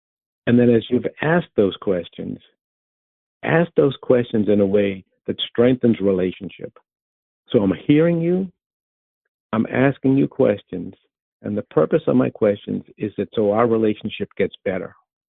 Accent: Boston, Massachusetts, United States; accent: Boston; so ROR is very difficult for me to pronounce with my Boston accent.

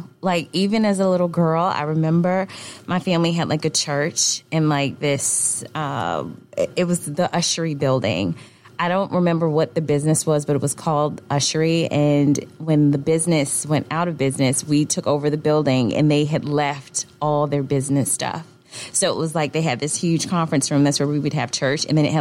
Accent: Richmond, Virginia, United States; now in Atlanta, United States; I am a licensed realtor and now certified mentor with eXp Realty. And I am originally from Richmond, Virginia, and I got to Atlanta in 2016 and absolutely love this place.

